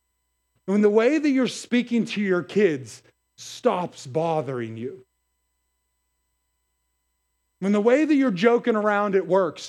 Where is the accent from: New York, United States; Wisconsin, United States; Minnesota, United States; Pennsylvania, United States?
Pennsylvania, United States; McKeesport; I'm from McKeesport.